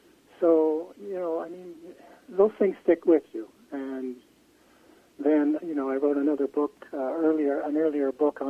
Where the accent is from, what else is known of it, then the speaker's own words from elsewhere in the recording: Winnipeg, Manitoba, Canada; I grew up in Winnipeg myself